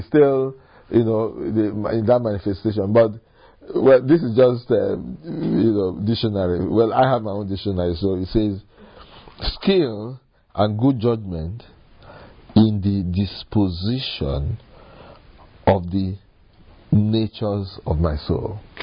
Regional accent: Nigeria; I said, look, if I get there, I'm not a Nigerian.

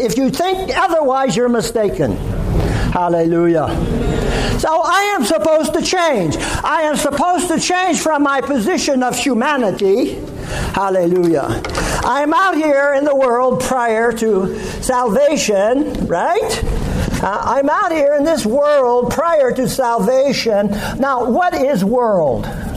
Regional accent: United States; If I am holding on to my passport, well, I am an American. I can surely get into heaven with it.

